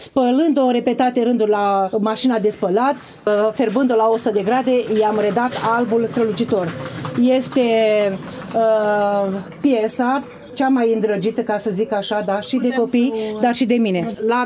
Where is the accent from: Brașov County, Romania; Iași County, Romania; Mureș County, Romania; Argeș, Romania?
Iași County, Romania; Săveni; S-a format în 1924, are și satul meu natal, acum la sfârșit de Cireșar, satul meu natal are un secol de viață.